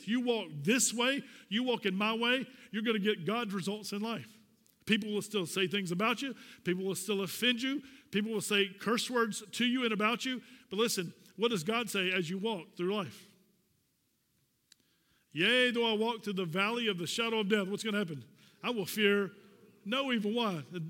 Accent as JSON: {"language": "English", "region": "the Carolinas", "country": "United States", "said": "People, I'm for Clemson, I'm from Carolina, and never went to that school, university."}